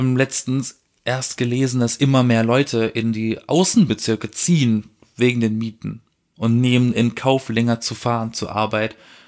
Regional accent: Baden-Württemberg, Germany; Wenn, dann bin ich ein Badener.

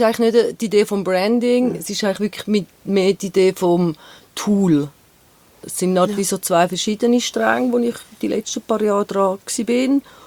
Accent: Rümlang, Zurich, Switzerland; Ich bin in Rümlang aufgewachsen.

